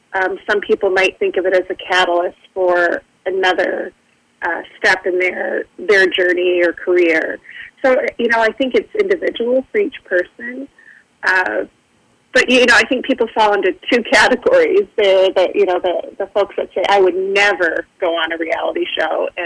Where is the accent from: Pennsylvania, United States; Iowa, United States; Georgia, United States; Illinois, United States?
Iowa, United States; Mason City; now in Dubuque, United States; I grew up in Mason City, and I think I was known there as